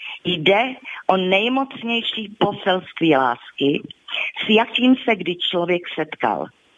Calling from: Prague, Czechia

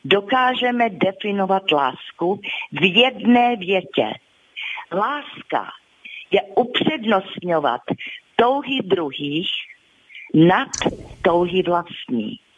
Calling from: Prague, Czechia

